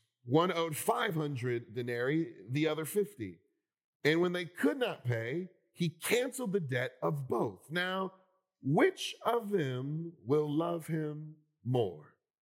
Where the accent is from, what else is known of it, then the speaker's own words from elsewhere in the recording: Philadelphia, Pennsylvania, United States; I'm from Philly, and this reminds me of block parties people would sometimes have